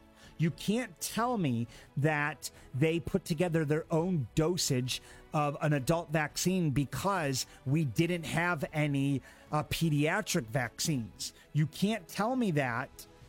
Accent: United States; in the world that I grew up in America that I grew up in, you'd lose your freaking license.

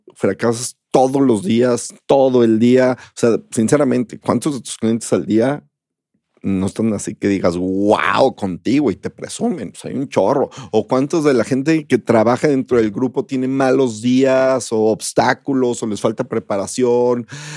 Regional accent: Mexico; buscamos transmitir principios, valores y virtudes que todos tenemos como mexicanos, ¿no?

